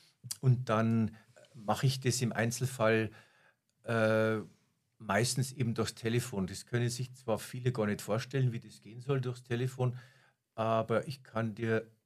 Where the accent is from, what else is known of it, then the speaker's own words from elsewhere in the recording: Traunstein, Bavaria, Germany; Und so bin ich dann in meiner Heimatstadt Traunstein im Jahre 1989